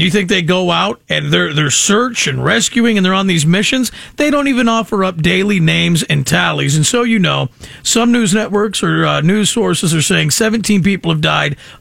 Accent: California, United States; Oh, well, I don't either because I'm from California

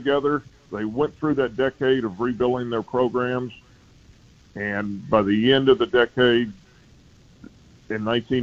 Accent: Knoxville, Tennessee, United States; And I told him, I'm from Knoxville, Johnny Majors sent me

